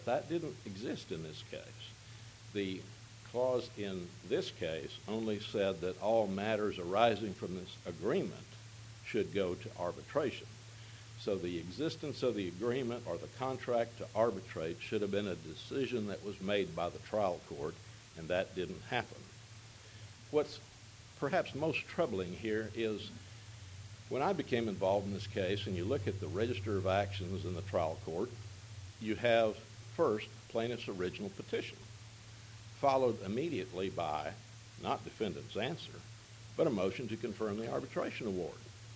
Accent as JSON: {"language": "English", "town": "Fort Worth", "region": "Texas", "country": "United States", "said": "from Fort Worth"}